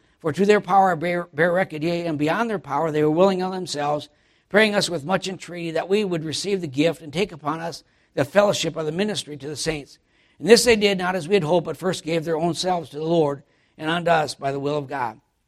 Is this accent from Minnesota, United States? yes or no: yes; Minneapolis, Minnesota, United States; I'm from Minnesota, and he lived in Minneapolis. And my uncle, when I was a kid, in high school, I lived in Minneapolis also, but then my dad bought a farm.